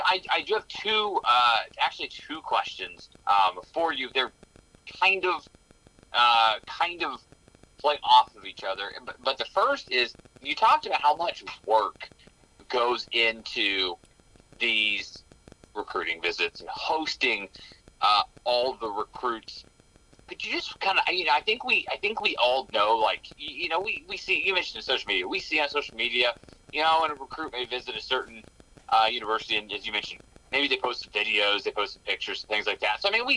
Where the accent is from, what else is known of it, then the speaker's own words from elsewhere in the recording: Kansas City, United States; I say pop too, and I'm from Kansas City.